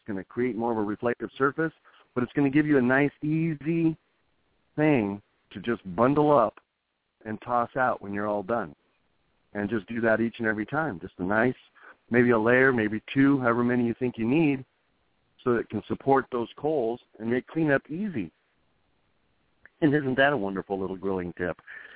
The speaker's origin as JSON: {"language": "English", "region": "New Mexico", "country": "United States", "tie": "born or raised there", "said": "I grew up in New Mexico, and wildfires are just kind of a common thing."}